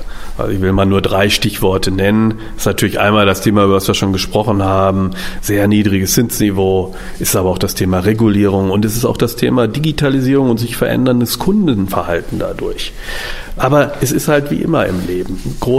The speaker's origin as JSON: {"language": "German", "region": "North Rhine-Westphalia", "country": "Germany", "said": "Also ich bin ja gebürtig gar nicht so weit davon entfernt. Ich komme auch aus dem Westfälischen"}